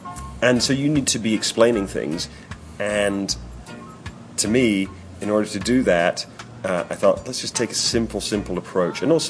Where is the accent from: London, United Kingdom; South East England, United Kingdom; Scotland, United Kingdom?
Scotland, United Kingdom; I was like 13 years old, growing up in the Scottish countryside